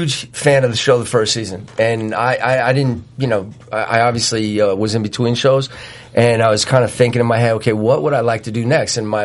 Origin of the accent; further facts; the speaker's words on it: Connecticut, United States; growing up in Connecticut, I had a friend who had a dad